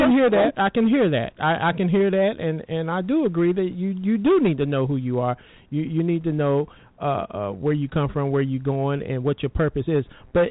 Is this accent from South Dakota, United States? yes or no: no; North Carolina, United States; I'm from here. I'm from North Carolina.